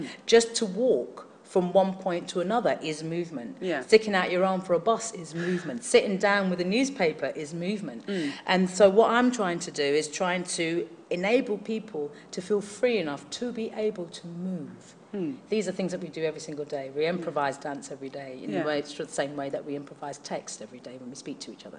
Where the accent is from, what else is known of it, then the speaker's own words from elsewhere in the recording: Hackney, London, United Kingdom; Me, myself, I come from Hackney in East London